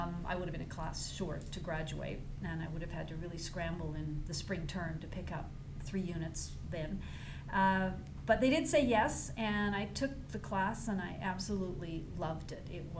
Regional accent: Nelson, British Columbia, Canada; Okay, a small town girl. I'm from Nelson, British Columbia. My dad was born there.

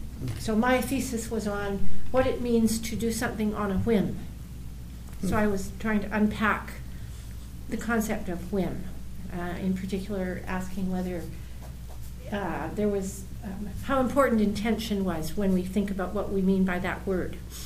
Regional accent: Calgary, Alberta, Canada; I grew up in Calgary, Alberta. I went to public schools. My high school was called Central High School.

